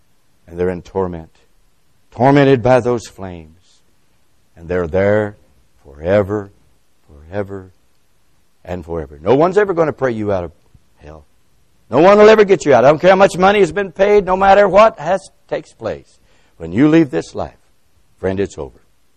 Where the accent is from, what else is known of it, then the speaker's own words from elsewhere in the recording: United States; I was from America, and I'd come there to speak.